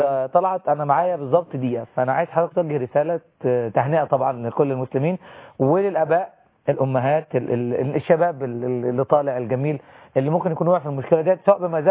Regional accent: Egypt; إحنا كمصريين أو كعرب

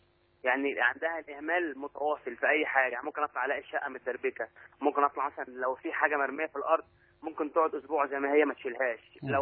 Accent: Cairo, Cairo Governorate, Egypt; حضرتك، أنا من القاهرة.

